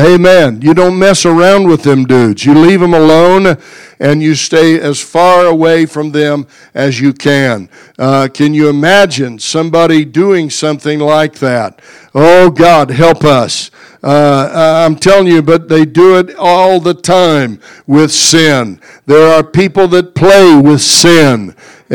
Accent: Kansas, United States; But I'm not from Tennessee. I'm from Kansas.

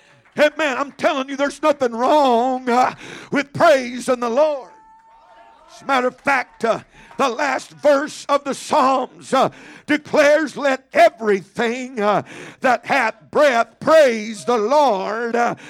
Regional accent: United States; I was displaying emotion because I'm an American.

